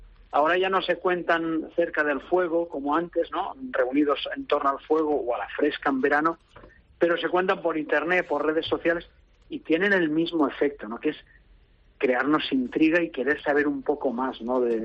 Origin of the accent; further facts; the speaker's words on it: Valencian Community, Spain; es pura cultura valenciana que está ahí y que debemos también como valencianos conservar y transmitir, ¿no?